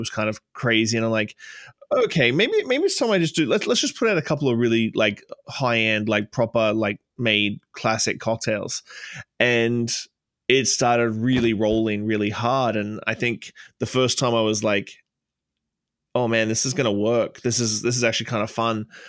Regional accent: Australia; now in Canada; I'm from the far west side of Canada. I'm a transplant from Australia. I've been here 15 years, but for some reason my accent won't wane regardless of how long I'm here.

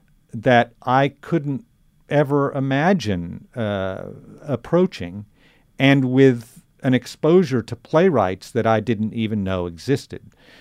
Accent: Southwest, United States; coming from a decidedly urbane European ethnic background, but growing up in the Southwest, which couldn't have been more different than that.

